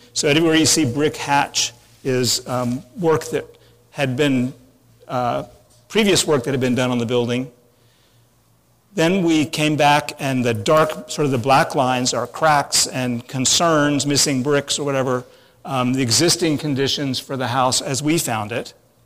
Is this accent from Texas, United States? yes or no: yes; Houston, Texas, United States; I'm from Houston.